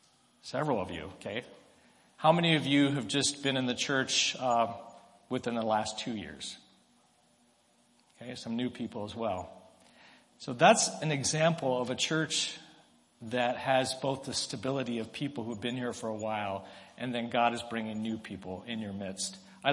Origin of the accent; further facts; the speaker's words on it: Tokyo, Japan; I grew up in Japan. I was born on a southern island in Japan. I'm not Japanese. I have a U.S. passport. But I spent almost all of my formative years in Tokyo, Japan.